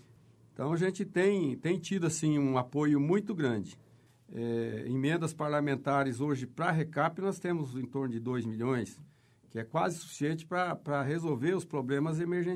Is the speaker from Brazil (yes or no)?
yes; Nova Esperança, Paraná, Brazil; Gosto muito da minha cidade, estou lá desde os 2 anos de idade, amo a minha terra, a minha região e estou dando a minha dedicação, minha contribuição nesse período para a Nova Esperança.